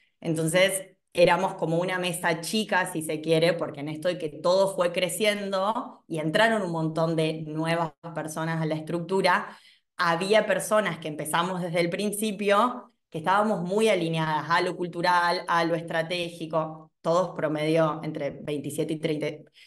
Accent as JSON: {"language": "Spanish", "region": "Chaco", "country": "Argentina", "lives_now": "Córdoba, Argentina", "said": "necesito trabajar para seguir viviendo en Córdoba, soy de Chaco y estudié en Córdoba. Entonces necesitaba dinero para seguir viviendo acá."}